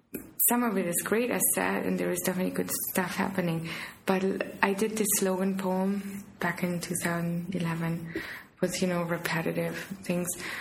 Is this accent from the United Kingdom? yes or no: no; Romania; And I think when I grew up in Romania, the way I see it for me and how it makes sense to me, yeah, we really didn't have much